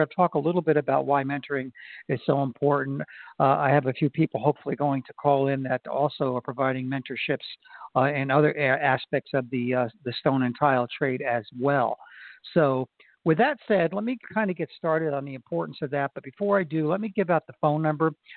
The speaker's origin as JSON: {"language": "English", "region": "Florida", "country": "United States", "said": "But I've decided to add another one this time in Florida, my home state, in the DeBary area"}